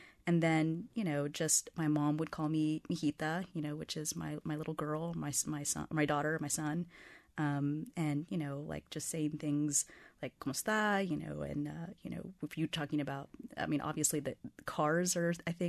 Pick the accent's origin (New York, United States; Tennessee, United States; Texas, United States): Texas, United States; Houston; So I grew up in Houston and they call it the feeder road.